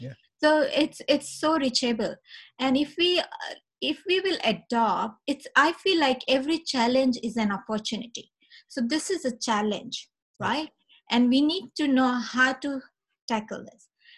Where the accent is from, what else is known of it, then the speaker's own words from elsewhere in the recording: India; like I'm from India, India is like most people live in the village